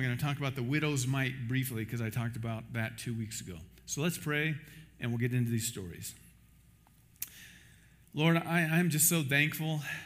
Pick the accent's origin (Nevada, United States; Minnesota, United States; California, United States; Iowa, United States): Iowa, United States; I'm from Iowa.